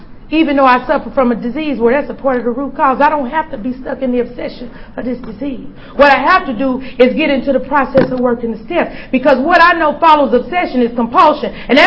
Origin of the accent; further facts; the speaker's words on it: St. Louis, Missouri, United States; So I'm a girl from the Midwest. I'm from St. Louis